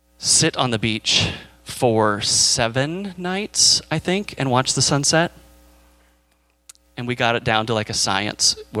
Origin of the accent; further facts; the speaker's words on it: United States; I think in part, it's because I'm an American